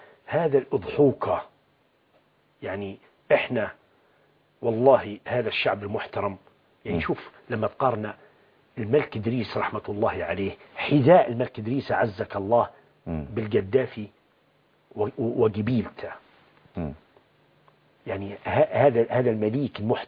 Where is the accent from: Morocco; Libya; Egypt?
Libya; Benghazi; also born or lived in Gharyan; أنا أصلا مسقط رأسي غريان الجبل الغربي، ولكن مولود وعايش حياتي كلها في الشرق في بنغازي.